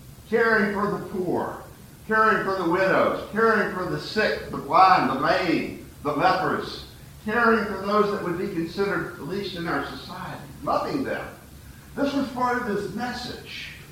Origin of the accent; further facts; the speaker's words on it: Macon, Georgia, United States; My hometown newspaper, I think, loves controversy. They have a perverse sense of humor. Saturday mornings, well, first off, let me tell you, Macon, Georgia is in the center of the heart of the Bible Belt.